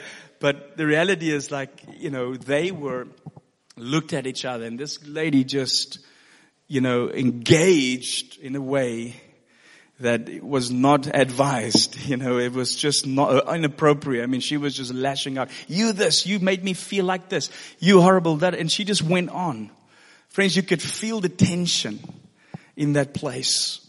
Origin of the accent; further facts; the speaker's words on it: South Africa; Now, I'm from South Africa.